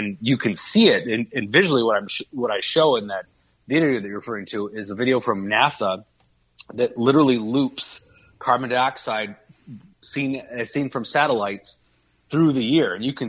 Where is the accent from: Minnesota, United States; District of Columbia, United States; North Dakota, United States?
Minnesota, United States; Cottage Grove; Yeah, Cottage Grove is my hometown, so and that's where they are.